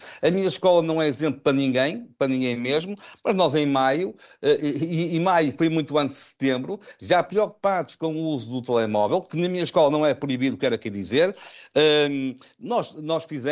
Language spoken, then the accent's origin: Portuguese; Vila Nova de Gaia, Norte, Portugal; eu sou de Gaia, como sabem